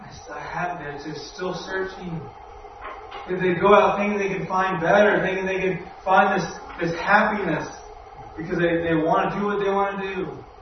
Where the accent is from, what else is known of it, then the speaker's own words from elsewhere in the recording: Augusta, United States; There's a guy that I grew up in Augusta with, and he's now a police officer in that town.